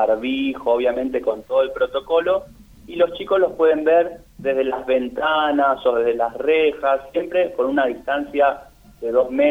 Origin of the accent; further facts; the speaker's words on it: Buenos Aires, Argentina; yo soy de Buenos Aires, zona oeste. Yo vivo en Aedo.